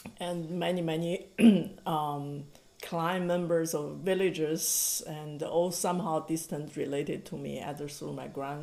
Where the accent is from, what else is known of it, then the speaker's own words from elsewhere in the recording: Shaanxi, China; into Shaanxi province where my hometown is